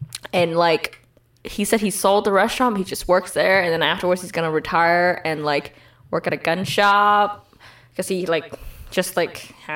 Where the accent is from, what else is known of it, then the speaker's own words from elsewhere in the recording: Texas, United States; And then we're like, oh yeah, we're from Texas.